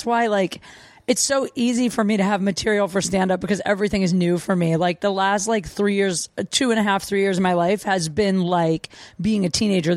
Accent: Canton, Ohio, United States; I grew up in small town Ohio, Canton, Ohio.

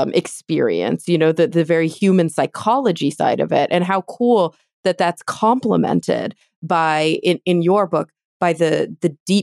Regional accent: Texas, United States; So I grew up in Texas, mm-hmm. and I didn't think I liked green beans when I was a kid, because I was used to a very Texas way of cooking green beans

